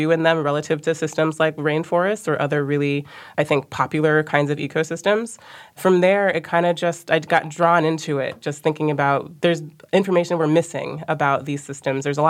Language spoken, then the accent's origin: English; Midwest, United States; So I am from the Midwest in the United States. So think about areas around Michigan and Ohio, Illinois, and there's certainly a lot of wetlands in those areas.